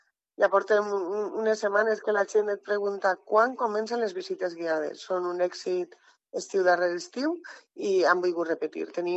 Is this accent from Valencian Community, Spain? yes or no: yes; Borriana, Valencian Community, Spain; Perquè eixes fora de Borriana i quan dius d'on eres de Borriana